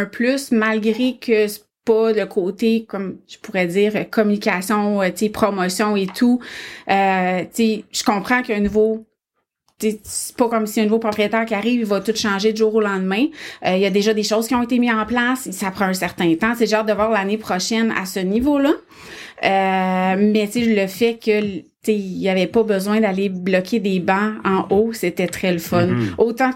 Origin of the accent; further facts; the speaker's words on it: Drummondville, Quebec, Canada; Parce qu'on s'entend, je viens de Drummondville, puis okay.